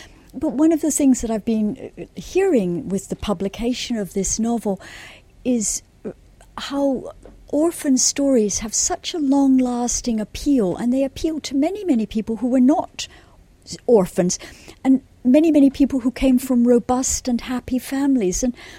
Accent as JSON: {"language": "English", "region": "Scotland", "country": "United Kingdom", "tie": "born or raised there", "said": "Well, for me, growing up in the Highlands of Scotland, the Orkney Islands are a tremendously romantic place."}